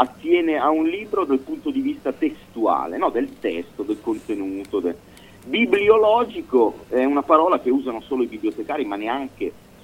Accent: Piedmont, Italy; born there; che in dialetto piemontese, dove io sono nato, in Piemonte

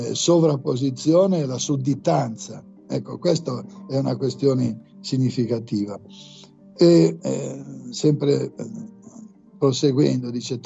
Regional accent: Lombardy, Italy; born there; now in Milan, Italy; quindi io sono nato a Cremona, c'è il cremonese

